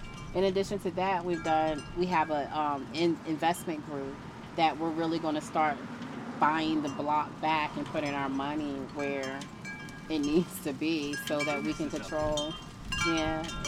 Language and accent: English; United States; I'm from the Eastern Shore. I'm first generation Newport News.